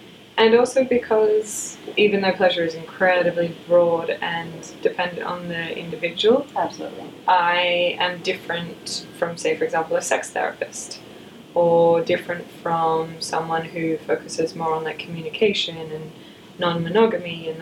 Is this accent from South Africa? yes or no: no; Australia; now in Oakland, United States; And I am Australian, but I now live in Oakland, California.